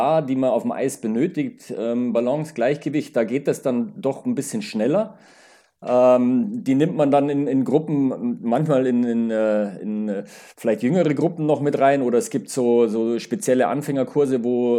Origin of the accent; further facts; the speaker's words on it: Geretsried, Bavaria, Germany; Ich bin einfach dazugekommen in der Nachbarschaft in Geretsried, wo ich aufgewachsen bin, war die Eishalle